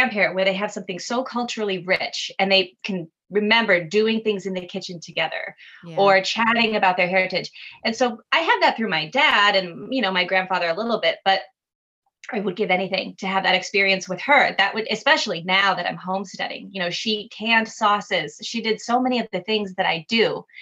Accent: Minneapolis, Minnesota, United States; also born or lived in New York; And I was from the Twin Cities when I left. The last place I lived was Minneapolis, St. Paul.

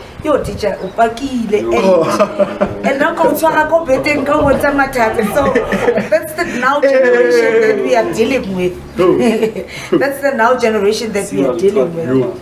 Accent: Kagiso, Gauteng, South Africa; like you just said, welcome … I'm from Kagiso Extension 12.

